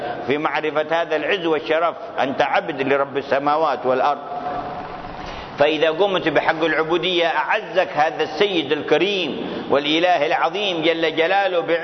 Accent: Hadramaut, Yemen; هذا أول ما بدأ عندنا في حضرموت ظهر وأنا صغير

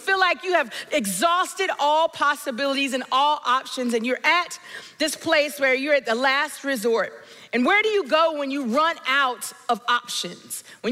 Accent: Augusta, Georgia, United States; now in Atlanta, United States; I am from the Metro Atlanta area. Grew up in Georgia. I'm a peach through and through. From Augusta, Georgia originally. So if you know anything about the Masters, that's where I'm from.

